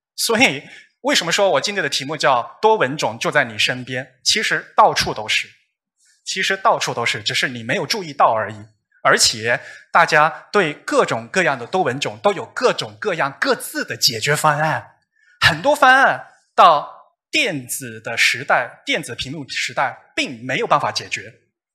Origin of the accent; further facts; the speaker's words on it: China; 我是中国人